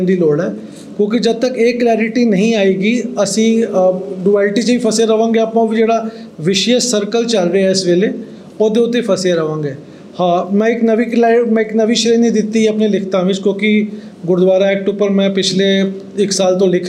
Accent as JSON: {"language": "Punjabi", "town": "Ranchi", "region": "Jharkhand", "country": "India", "lives_now": "Delhi, India", "said": "basically ਮੈਂ ਰਾਂਚੀ ਤੋਂ belong ਕਰਦਾ, ਦਿੱਲੀ ਮੈਂ ਜੋਬ ਵਾਸਤੇ ਆਇਆ ਸੀਗਾ"}